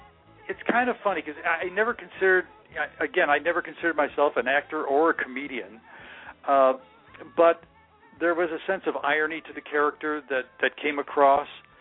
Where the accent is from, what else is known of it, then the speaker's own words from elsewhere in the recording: Chicago, Illinois, United States; The you know, I grew up in Chicago, and they had, you know, Channel 7 there had hosted horror movie on Saturday night.